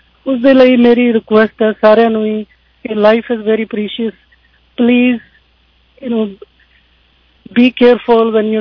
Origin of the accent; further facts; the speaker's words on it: Punjab, India; ਮੈਂ ਹਮੇਸ਼ਾ ਹੀ ਕਹਿੰਦੀ ਹਾਂ ਕਿ ਅਸੀਂ ਪੰਜਾਬ ਤੋਂ ਆਏ ਹਾਂ